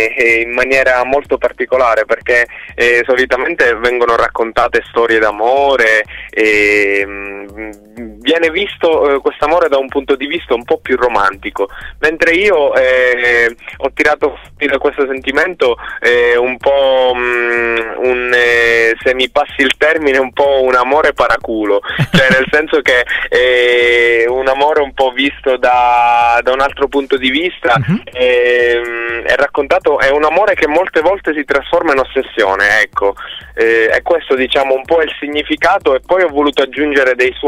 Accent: Sicily, Italy; alle calde estate siciliane, perché io vengo dalla Sicilia

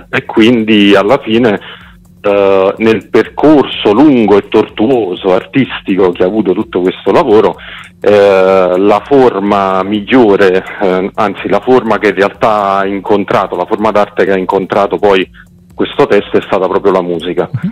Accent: Naples, Campania, Italy; Io sono proprio di Bagnoli, dove c'è l'Ital Cider

